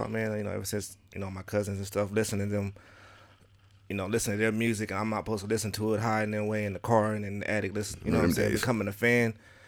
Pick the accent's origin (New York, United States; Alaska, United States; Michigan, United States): Michigan, United States; Detroit; born there; Nah, I was born in Detroit, Michigan.